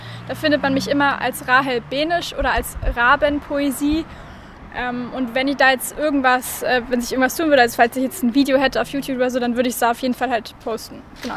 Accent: Nuremberg, Bavaria, Germany; ich bin 18 Jahre alt und studiere in Regensburg Lehramt. Und ich komme aber ursprünglich aus Nürnberg

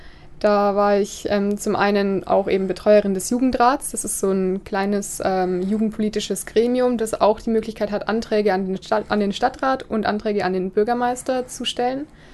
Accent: Weidenbach, Bavaria, Germany; now in Nuremberg, Germany; ich komme eigentlich aus Weidenbach, das ist in der Nähe von Ansbach, bin jetzt aber seit einer Woche in Nürnberg und bin 19 Jahre alt.

